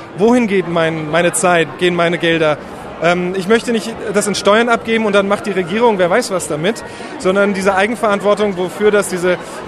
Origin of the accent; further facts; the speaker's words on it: Germany; Es gibt nicht so große und so starke soziale Netze wie bei uns in Deutschland.